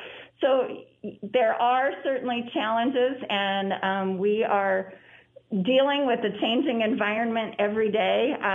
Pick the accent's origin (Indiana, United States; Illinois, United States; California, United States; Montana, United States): Montana, United States; Dillon; I grew up in Dillon, and I remember Eastern Montana College as being that alternative delivery provider expert in the state.